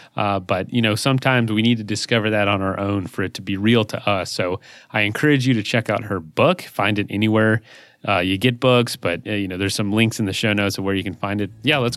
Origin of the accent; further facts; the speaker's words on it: Florida, United States; I born and raised in Florida, so I kind of know what it's like to be close to the coast at all times